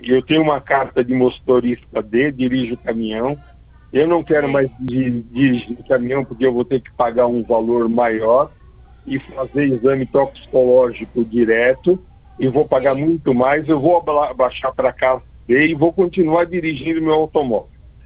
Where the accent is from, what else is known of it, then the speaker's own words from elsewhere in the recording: São Paulo, Brazil; born there; Não, é que eu nasci no Brás.